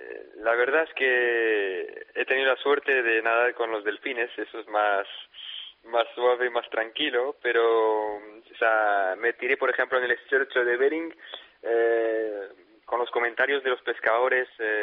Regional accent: Tetouan, Tanger-Tetouan-Al Hoceima, Morocco; born there; Spanish is a second language; Sí, nací en Tetuán, al norte de Marruecos.

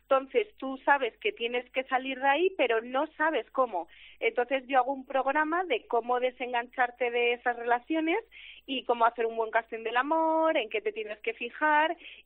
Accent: Galicia, Spain; todos mis veranos han sido en Galicia, tengo también mi familia en La Coruña. Y entonces yo soy una gallega de corazón y de sangre

